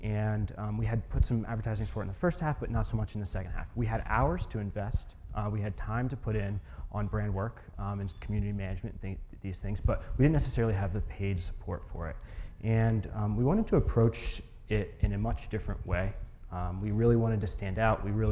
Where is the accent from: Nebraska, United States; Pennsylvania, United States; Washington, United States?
Pennsylvania, United States; Philadelphia; as introduced, I'm from Philadelphia, first of all.